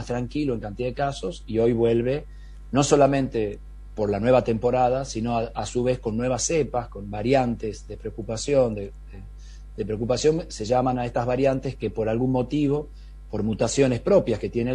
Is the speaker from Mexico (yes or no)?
no; Tucumán, Argentina; yo que soy de Tucumán